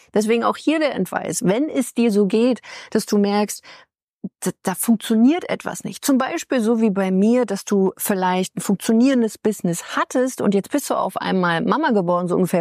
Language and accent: German; Potsdam, Brandenburg, Germany; Ich komme ja ursprünglich aus Potsdam.